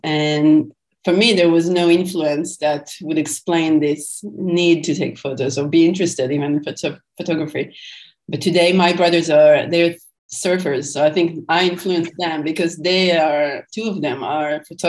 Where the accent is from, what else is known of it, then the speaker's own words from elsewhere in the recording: Israel; I grew up in Israel, and I think the context is a little bit is important, actually, because I grew up in a religious home